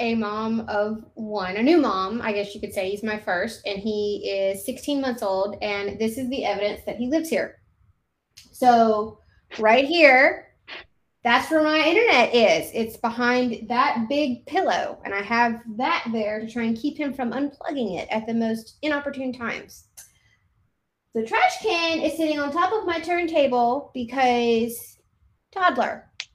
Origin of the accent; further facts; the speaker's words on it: Alabama, United States; also born or lived in Atlanta, United States; So I am born and raised in Central Alabama. This is where I live in my hometown.